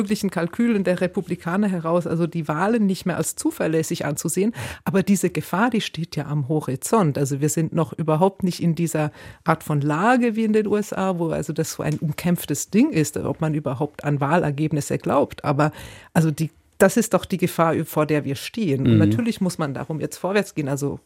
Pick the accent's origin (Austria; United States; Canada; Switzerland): Switzerland; Aber als Schweizerin würde ich halt auch immer sagen, Demokratie ist so viel mehr als jetzt nur dieser eine Wahlgang.